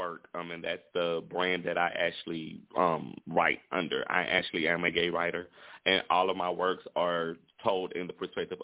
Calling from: Shreveport, Louisiana, United States; And I am calling from Shreveport, Louisiana.

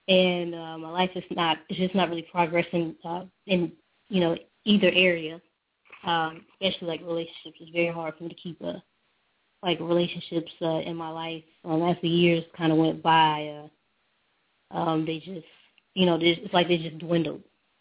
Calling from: Columbus, Ohio, United States; I'm calling from Columbus, Ohio.

